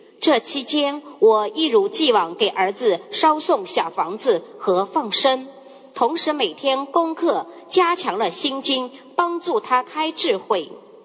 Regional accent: China; 我来自中国

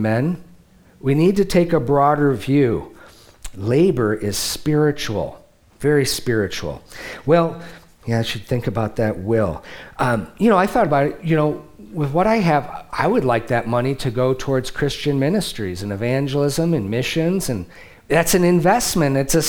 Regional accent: Detroit, Michigan, United States; Now, I grew up in the Detroit area where a lot of automotive workers, and back then, they were paying them really good.

